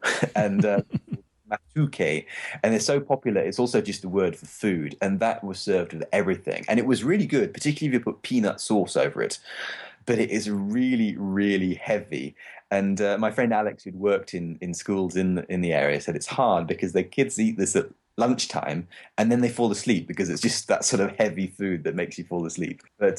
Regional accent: England, United Kingdom; now in Austria; I'm from England where there's a Premier League football league

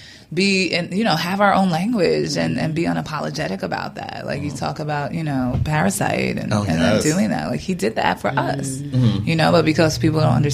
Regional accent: New York, United States; because I come from a very loud, we're from New York, loud.

